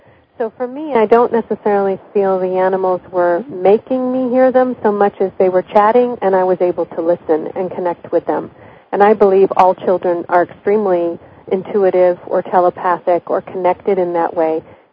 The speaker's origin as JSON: {"language": "English", "region": "Michigan", "country": "United States", "tie": "born or raised there", "said": "I grew up in Michigan when I was a child, and a lot of snow coming down"}